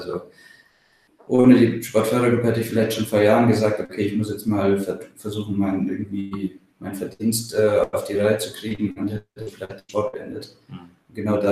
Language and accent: German; Bavaria, Germany; now in Kiel, Germany; Ja, aufgewachsen bin ich ja im Allgäu, also ganz auf der anderen Seite von Deutschland. Mhm. Und wohne hier in Kiel seit 2009 fest, zumindest mal im Sommer. Im Winter bin ich auch gerne in Bergen.